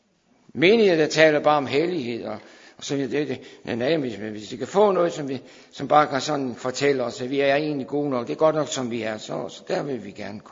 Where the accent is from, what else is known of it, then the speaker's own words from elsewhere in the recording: Herning, Central Denmark Region, Denmark; Så jeg kom så levende med tilbage hjem til mit barndomshjem i Herning.